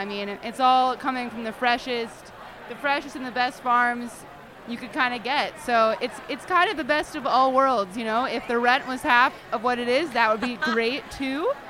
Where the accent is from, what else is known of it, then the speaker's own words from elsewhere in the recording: California, United States; I knew I wanted to go back to California, just because I'm from California and the culture's a little different.